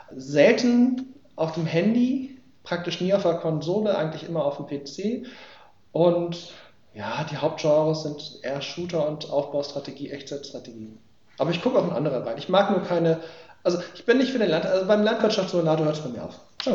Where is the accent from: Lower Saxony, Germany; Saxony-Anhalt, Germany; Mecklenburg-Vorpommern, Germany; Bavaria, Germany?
Lower Saxony, Germany; ich komme aus dem Landkreis Peine, arbeite also in Braunschweig